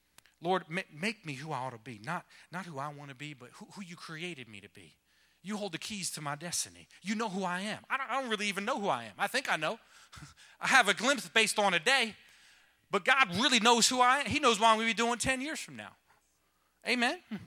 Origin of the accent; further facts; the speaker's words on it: Manhattan, New York, United States; I love how growing up in Manhattan was a very exciting experience, you could say.